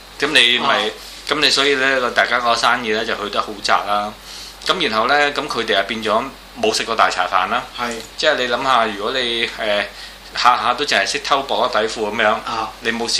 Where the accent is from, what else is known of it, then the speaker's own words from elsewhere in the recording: Hong Kong; 我哋作為一個香港人咧，你脱離唔即係你最尾你老底都係一個中國人。